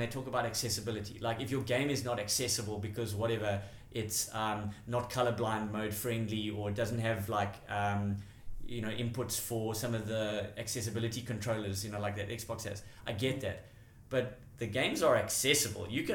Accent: South Africa; I'm a South African gamer.

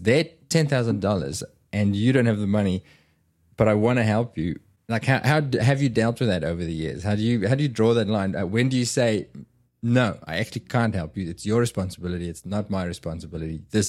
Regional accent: South Africa; See, because I'm from South Africa, that's so notoriously heavy on the crime and the violence stuff.

